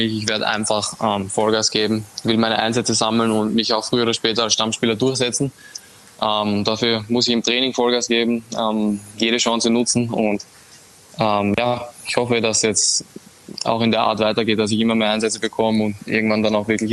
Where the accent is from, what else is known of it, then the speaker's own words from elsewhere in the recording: Austria; Ich als Österreicher drücke natürlich Salzburg die Daumen.